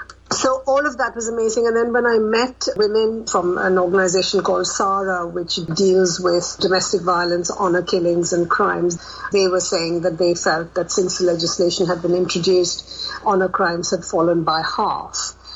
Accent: India; discussing India, because I'm from India, so he wanted to talk about Indian culture

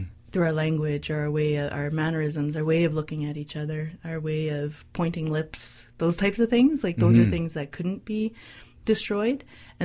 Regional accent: Ontario, Canada; I come from Keashkazaging Anishinaabeg near Thunder Bay, Ontario

